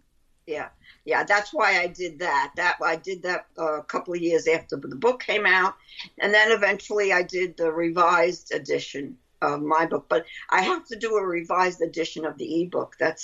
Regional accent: Brooklyn, New York, United States; accent: Brooklyn; That's my Brooklyn accent.

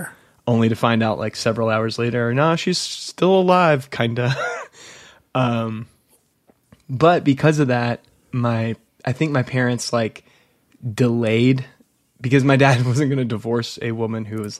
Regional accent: Louisville, Kentucky, United States; Yes, always lived in Louisville.

